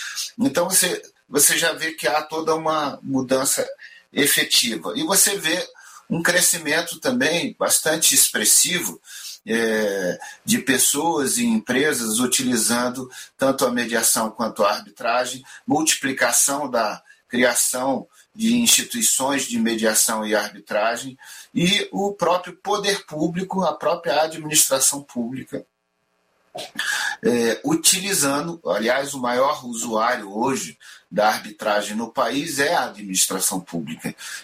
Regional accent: Brasília, Federal District, Brazil; also born or lived in Rio de Janeiro; a minha base é Brasília. Sou carioca de de nascimento, mas vim para Brasília quando ainda era menino, né? Meu pai veio ser juiz em Brasília e eu acabei vindo com ele, era criança ainda. E aí nunca mais deixamos Brasília

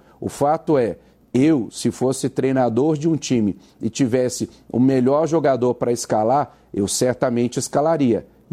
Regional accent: Minas Gerais, Brazil; O ponto é, Minas Gerais está uma bagunça. Eu, como mineiro, espero que isso se resolva logo

